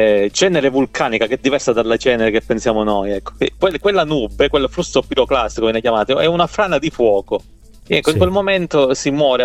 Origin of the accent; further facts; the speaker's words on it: Feroleto della Chiesa, Calabria, Italy; Io sono calabrese. di originario calabrese, di Feroleto della Chiesa.